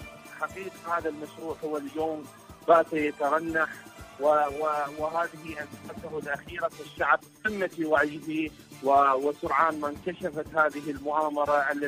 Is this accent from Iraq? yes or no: yes; Iraq; من العراق.